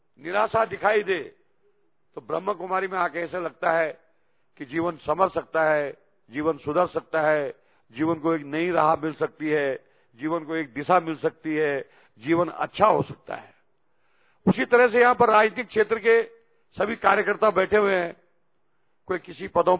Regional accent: Uttarakhand, India; मैं उत्तराखंड की धरती से आता हूं और उत्तराखंड तो वैसे भी आध्यात्मिक धरती है, धार्मिक धरती है।

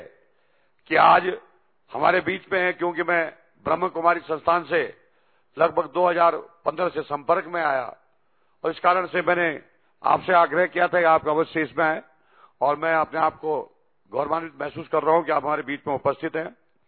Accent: Uttarakhand, India; मैं उत्तराखंड की धरती से आता हूं और उत्तराखंड तो वैसे भी आध्यात्मिक धरती है, धार्मिक धरती है।

